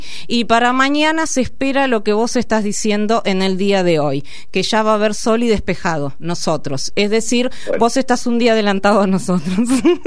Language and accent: Spanish; Carlos Casares, Buenos Aires Province, Argentina; Yo que soy de Carlos Casares, provincia de Buenos Aires